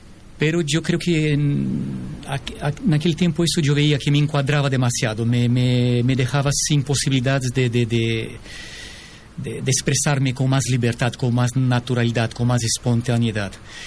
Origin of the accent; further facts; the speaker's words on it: São Paulo, Brazil; Spanish is a second language; now in Spain; Yo vengo de São Paulo, de Brasil. Soy hijo directo de españoles, tengo la doble nacionalidad.